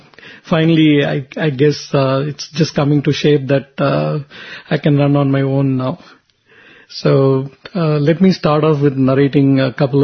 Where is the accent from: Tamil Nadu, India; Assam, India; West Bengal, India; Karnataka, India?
Tamil Nadu, India; Chennai; in Tamil Nadu. I'm from Chennai.